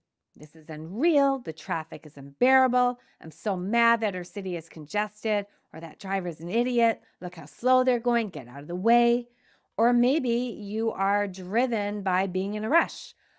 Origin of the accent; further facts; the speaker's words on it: Montreal, Quebec, Canada; I also know I grew up in Montreal, and Montrealers are very different drivers than Torontonians.